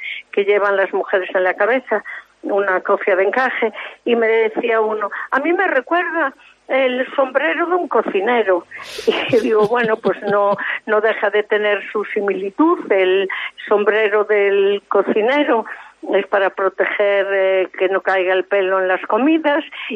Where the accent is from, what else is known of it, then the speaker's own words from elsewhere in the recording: Galicia, Spain; somos gallegos y tenemos que estar muy orgullosas y orgullosos de sentirnos de Galicia, de sentirnos gallegos.